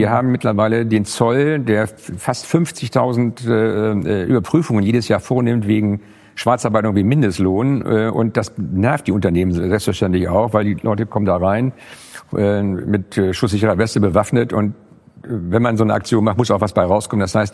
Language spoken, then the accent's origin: German; Schleswig-Holstein, Germany; ich komme ja aus Schleswig-Holstein, ich bin so froh